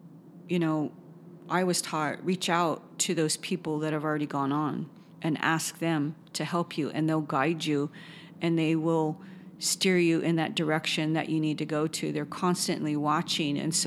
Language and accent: English; India; And as an Indian woman, it's hard to ask for help from other people because I have that trust issue.